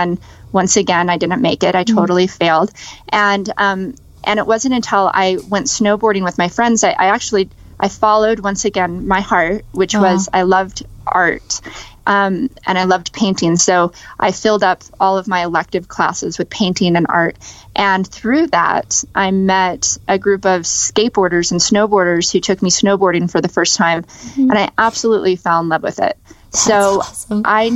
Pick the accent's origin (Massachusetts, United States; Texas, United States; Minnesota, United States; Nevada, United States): Nevada, United States; Las Vegas; So I grew up in Las Vegas, and that's where I was born and raised.